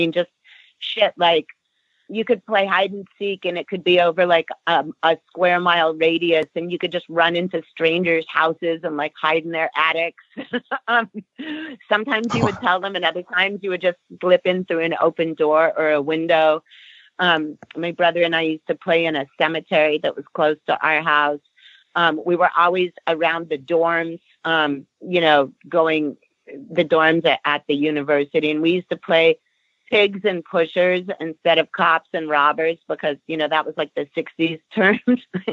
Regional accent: New York, United States; also born or lived in Connecticut; No, I was born in New York City, and I lived in upstate New York in in the days when our phone numbers were party lines and only had 4 digits. Then I moved to Connecticut, also a small town

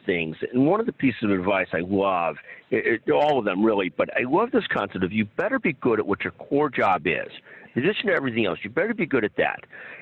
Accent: Midwest, United States; Now, I'm a Midwesterner.

